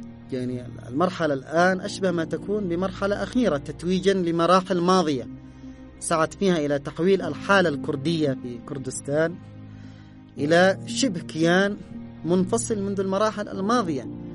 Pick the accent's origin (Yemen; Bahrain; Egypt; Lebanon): Yemen